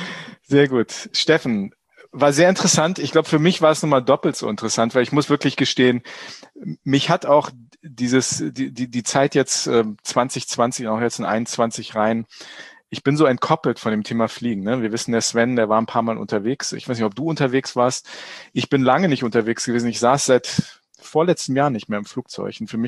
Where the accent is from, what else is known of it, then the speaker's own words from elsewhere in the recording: Burgwedel, Lower Saxony, Germany; Ich bin in Burgwedel groß geworden